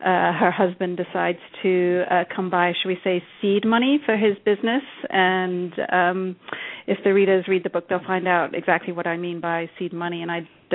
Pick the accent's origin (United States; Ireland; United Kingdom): United Kingdom; I'm not sure I would have personally had the chutzpah to gatecrash a party at the White House, being British